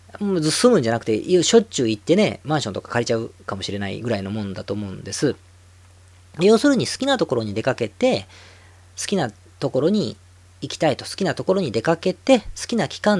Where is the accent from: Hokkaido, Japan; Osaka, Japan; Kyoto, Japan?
Osaka, Japan; born there; 僕は生まれは大阪ですから、東京には、幼馴染もいませんのでね。